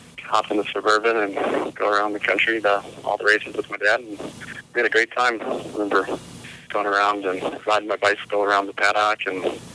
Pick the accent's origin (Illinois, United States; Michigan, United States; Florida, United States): Illinois, United States; Chicago; born there; So I was born in Chicago, and I think I was probably about 3 years old.